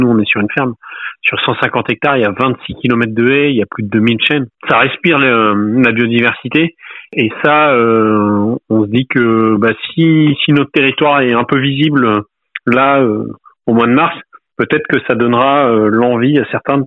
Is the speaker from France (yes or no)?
yes; Normandy, France; moved away as an adult; nous, on est pas de Charente, ma femme est parisienne, moi je suis normand, on est venu là sur le tard, on s'installe à plus de 30 ans